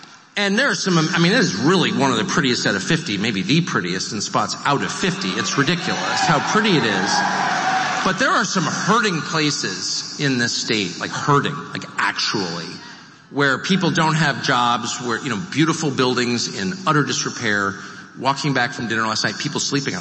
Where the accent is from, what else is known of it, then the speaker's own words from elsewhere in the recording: Pennsylvania, United States; I'm one of you. I'm from Pennsylvania.